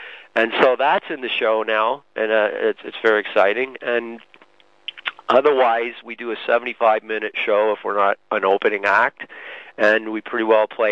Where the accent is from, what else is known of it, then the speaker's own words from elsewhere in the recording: Scotland, United Kingdom; Well, I am a Scot.